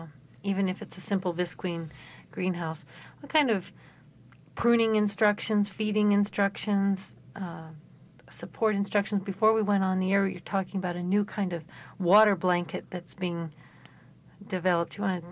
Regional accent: Midwest, United States; I grew up in the Midwest, and tomatoes are the sort of heart and soul of a garden there

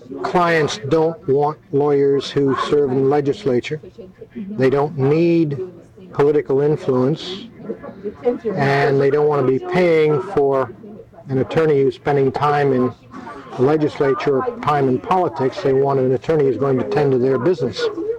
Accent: Long Branch, New Jersey, United States; born there; also born or lived in New York / Florida / California; I was born in Long Branch, New Jersey on January 27, 1930. My early education was grade schools in New York, Long Island, Florida, especially near Miami, finally California near San Diego in Del Mar.

